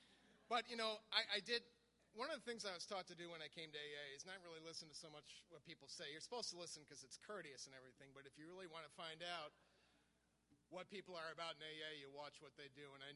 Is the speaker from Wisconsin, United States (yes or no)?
yes; Milwaukee, Wisconsin, United States; But I remember having a great home and growing up in Milwaukee, Wisconsin, and thinking, you know, that, you know, I had a pretty good life here.